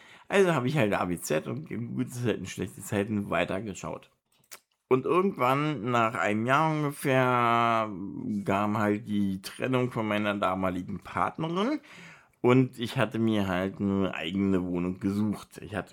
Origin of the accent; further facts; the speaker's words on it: Berlin, Germany; now in Bestensee, Germany; nachdem ich dann 2 Jahre in Berlin gewohnt hatte, ich bin ja Berliner, aber also bin dann nach Bestensee, also nach Brandenburg gezogen.